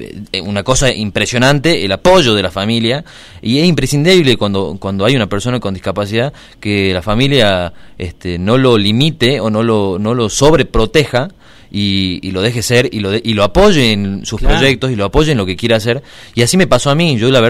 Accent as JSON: {"language": "Spanish", "town": "Coronel Moldes", "region": "Salta", "country": "Argentina", "said": "nosotros somos, además de Salta, somos del pueblo de Coronel Moldes, en Salta, que es donde está el dique Cabra Corral."}